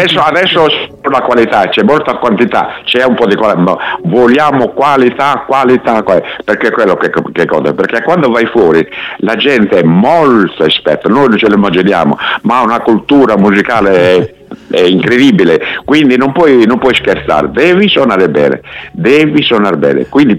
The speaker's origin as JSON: {"language": "Italian", "region": "Sardinia", "country": "Italy", "said": "perché prima di tutto che è nostro, è sardo, io sono sardo"}